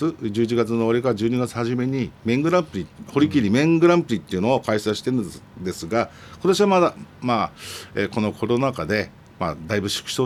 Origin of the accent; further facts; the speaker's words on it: Katsushika, Tokyo, Japan; 葛飾区には統廃合で廃校になった学校が5校あるんですけども、そのうちの一つが私の地元